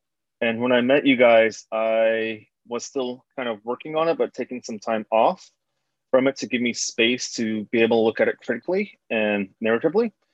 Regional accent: Fort Defiance, Arizona, United States; now in Brooklyn, United States; I am author of Healer of the Water Monster, and I am originally from the Fort Defiant Sawmill area, but currently live in Brooklyn, New York.

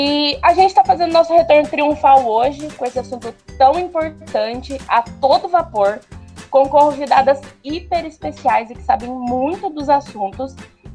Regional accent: Maringá, Paraná, Brazil; eu sou de Maringá, Paraná

